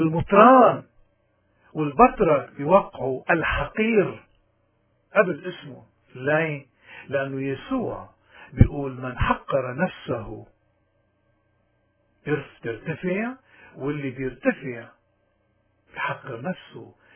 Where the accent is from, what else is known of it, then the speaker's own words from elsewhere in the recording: Lebanon; فنحن اليوم في القرن 21 نحن كلبنانيين بعد، هل معقولة انه شرائح كتير من شرائح مجتمعنا بيعبدوا الزعماء